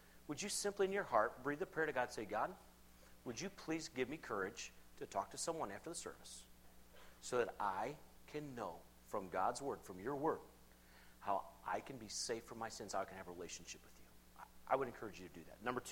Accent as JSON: {"language": "English", "region": "South Carolina", "country": "United States", "tie": "born or raised there", "said": "I grew up in South Carolina, and you ask somebody that question"}